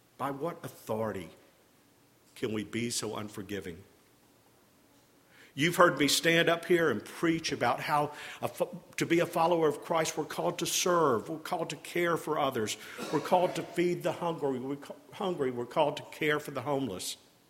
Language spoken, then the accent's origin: English; Birmingham, Alabama, United States; I grew up in Birmingham, Alabama.